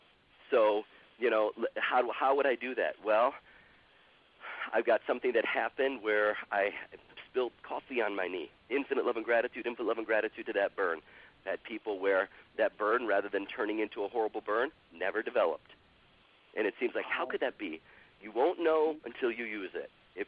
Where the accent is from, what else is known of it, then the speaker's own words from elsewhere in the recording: Chicago, Illinois, United States; Chicago, which is my hometown, San Diego, and then Australia are the 3 places that I teach it.